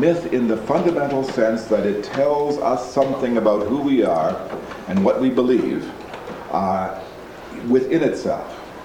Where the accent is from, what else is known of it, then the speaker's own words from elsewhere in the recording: British Columbia, Canada; I come from British Columbia, north here